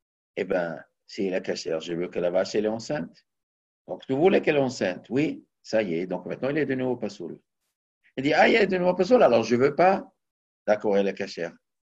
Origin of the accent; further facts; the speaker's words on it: Morocco; chez nous au Maroc, on avait la coutume